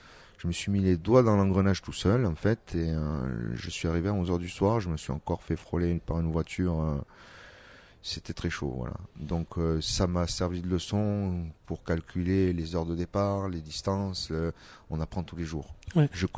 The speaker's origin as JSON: {"language": "French", "town": "Marseille", "region": "Provence-Alpes-Côte d'Azur", "country": "France", "said": "je viens de Marseille et tout, je suis secouriste"}